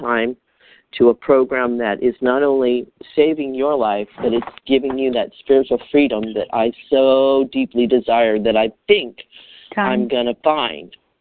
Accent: California, United States; I'm from California.

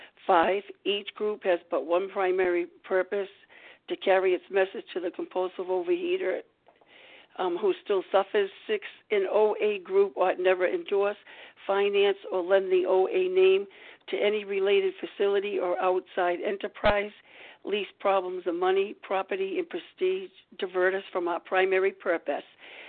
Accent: Rhode Island, United States; I am from Rhode Island

